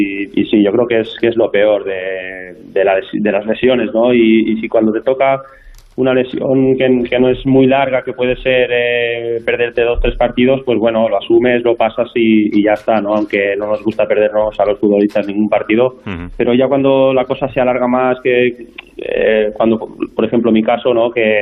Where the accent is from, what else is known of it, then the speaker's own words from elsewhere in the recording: Villarreal, Valencian Community, Spain; sobre todo porque hubo mucha gente también de mi pueblo, la gente de Villarreal, por supuesto, que me han apoyado